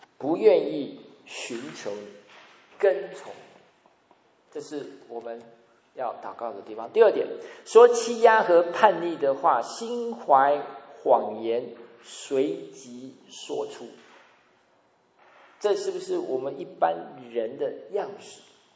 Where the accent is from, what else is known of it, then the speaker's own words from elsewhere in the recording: Wuhan, Hubei, China; 上个月，武汉，我的老家，淹没了一大片。